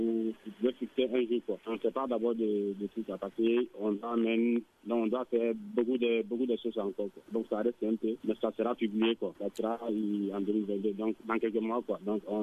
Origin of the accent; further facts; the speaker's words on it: Mali; French is a second language; moved away as an adult; now in Italy; Donc, je viens de la du Mali et Kaï. Donc, je suis un artiste chanteur. Donc, je vis en Italie. Donc, ça fait donc maintenant 11 ans actuellement.